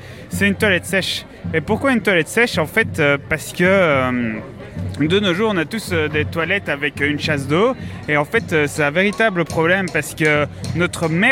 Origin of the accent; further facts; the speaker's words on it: Liège, Wallonia, Belgium; On est là avec toute la team. On vient tous de Liège.